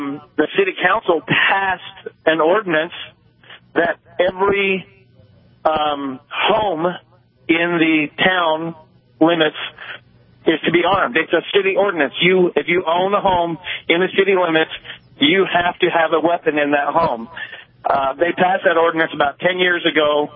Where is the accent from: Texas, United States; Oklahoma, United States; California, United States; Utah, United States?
Utah, United States; I'm originally from Utah, one of the many up here working in the field, and a small town right next to the town that I live in southern Utah.